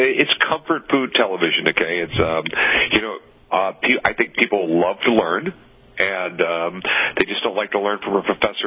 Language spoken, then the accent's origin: English; San Diego, California, United States; also born or lived in North Carolina; now in Las Vegas, United States; No, I was born in North Carolina. My dad was in the Navy, so I ended up growing up in San Diego, and we moved to Vegas in 81.